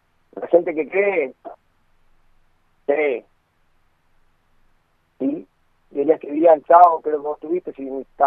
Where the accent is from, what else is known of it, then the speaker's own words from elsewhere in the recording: Argentina; Como todo argentino, con todas las cosas.